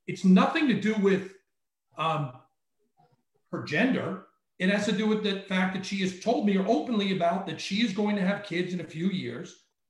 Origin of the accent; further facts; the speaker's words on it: New York, United States; Westchester County.